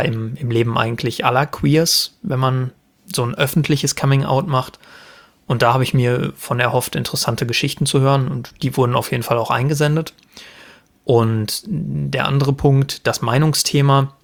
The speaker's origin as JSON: {"language": "German", "region": "North Rhine-Westphalia", "country": "Germany", "tie": "born there", "said": "Bei mir ist es Paderborn geworden. Ich komme gebürtig aus dem Sauerland."}